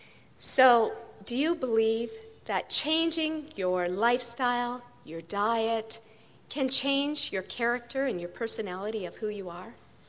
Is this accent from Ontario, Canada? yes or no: no; Calgary, Alberta, Canada; I was born and raised in Calgary, a big city, and through the years I saw it grow and grow